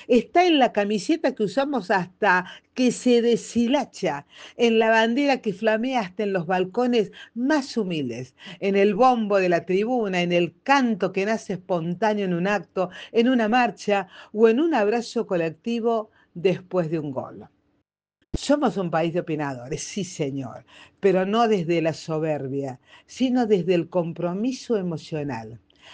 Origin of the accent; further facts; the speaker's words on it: Argentina; Somos argentinos